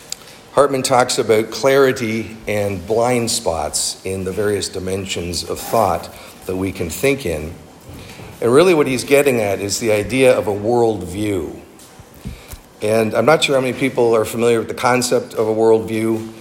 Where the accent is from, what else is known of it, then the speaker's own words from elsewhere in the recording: Toronto, Ontario, Canada; I grew up in Toronto, and when I was in driver ed, they taught us to have one foot on the gas and the other one on the horn, right?